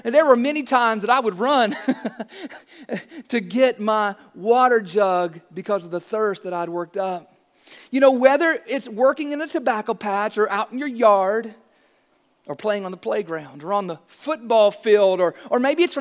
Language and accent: English; Bowling Green, Kentucky, United States; I was born and raised right here in Bowling Green. And growing up here, I mean, there are just some things growing up in the 80s and growing up in the 90s right here in Bowling Green.